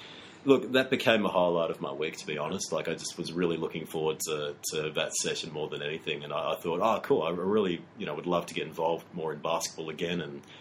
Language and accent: English; Adelaide, South Australia, Australia; But no, look, I grew up in Adelaide. Don't hold that against me, guys. But I made it out to Victoria